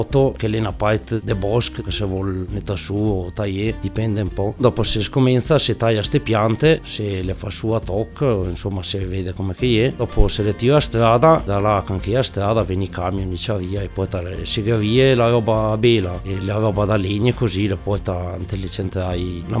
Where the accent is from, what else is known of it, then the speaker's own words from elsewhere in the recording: Veneto, Italy; Sono nato a Tacol, sono originario da Tacol, e ho 29 anni